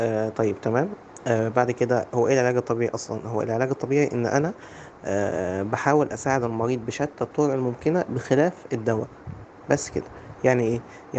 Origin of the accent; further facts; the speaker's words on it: Egypt; احنا منتشر عندنا في مصر